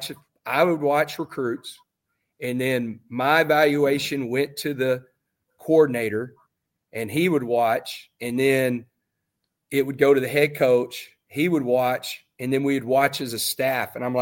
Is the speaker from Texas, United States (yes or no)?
yes; Texas, United States; man, I'm a Texan. I've never been anywhere else.